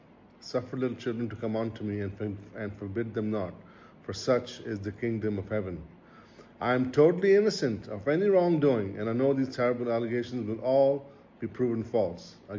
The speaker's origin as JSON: {"language": "English", "country": "Pakistan", "said": "I'm from Pakistan."}